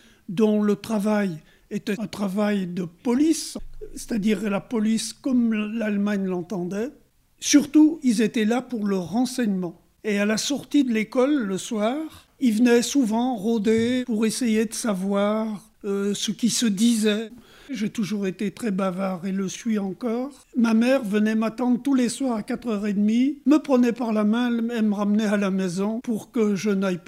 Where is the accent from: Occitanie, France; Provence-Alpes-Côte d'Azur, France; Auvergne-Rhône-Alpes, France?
Auvergne-Rhône-Alpes, France; Cerdon; born there; Je suis né à Cerdon, donc en 1938, c'est-à-dire qu'en 1944, j'avais 6 ans.